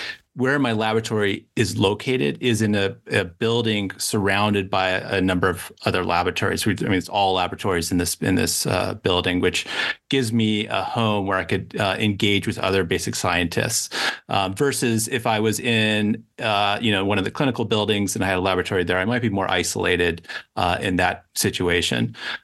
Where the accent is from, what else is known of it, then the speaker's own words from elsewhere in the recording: San Francisco, California, United States; I grew up in San Francisco Bay Area, and went to UC Santa Cruz.